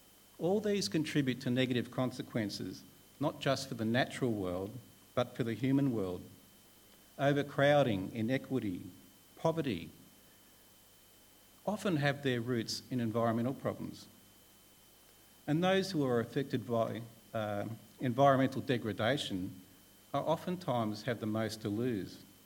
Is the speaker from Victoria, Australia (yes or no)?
no; Sydney, New South Wales, Australia; I grew up in Sydney's northern fringe and I was surrounded by bush. I was very much brought up in a natural environment.